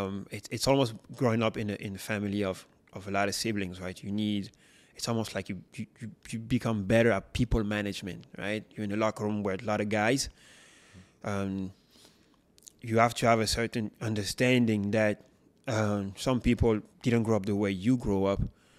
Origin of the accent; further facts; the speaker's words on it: France; also born or lived in Paris; was born in France. Right? My both parents were immigrants, so they came to France. Born in Paris, lived in the city until I was 7 years old. And then mom decided to move us to the countryside, a small village, 500 people.